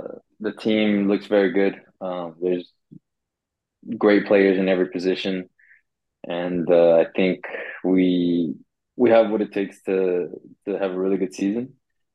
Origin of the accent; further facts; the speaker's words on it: Houston, Texas, United States; now in Sweden; I'm a footballer, a Colombian American, and I am from Houston, Texas. Now in Sweden.